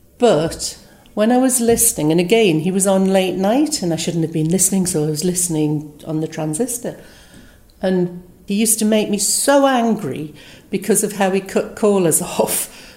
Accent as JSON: {"language": "English", "town": "Newcastle", "region": "North East England", "country": "United Kingdom", "tie": "born or raised there", "said": "I grew up in Newcastle, obviously."}